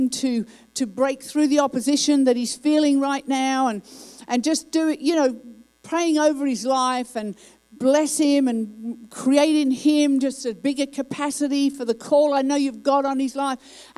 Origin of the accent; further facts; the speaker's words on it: Australia; also born or lived in England; now in United States; Now, I was born in England, raised in Australia, and now I live in America